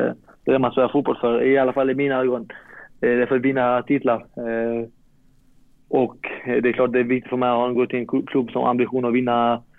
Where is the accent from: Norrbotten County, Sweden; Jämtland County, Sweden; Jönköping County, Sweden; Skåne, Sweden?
Skåne, Sweden; Malmö; jag är från Malmö, och man har växt upp med att kolla på hans matcher.